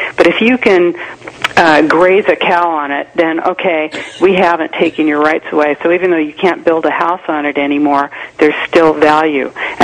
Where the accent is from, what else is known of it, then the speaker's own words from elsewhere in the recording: United States; I'm an American, and I have as much right to, you know, what I'm... my personal life as